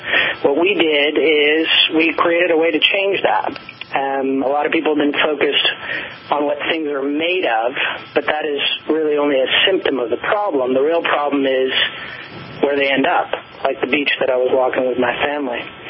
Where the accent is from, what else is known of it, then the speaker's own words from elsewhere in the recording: California, United States; I grew up in Marin County, California, just north of San Francisco